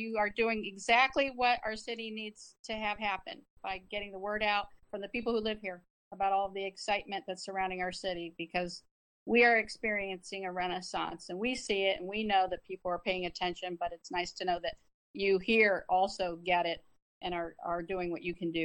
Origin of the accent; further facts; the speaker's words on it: Akron, Ohio, United States; I am born and bred in Akron, Ohio, on North Hill, when North Hill was Little Italy. I was born into that community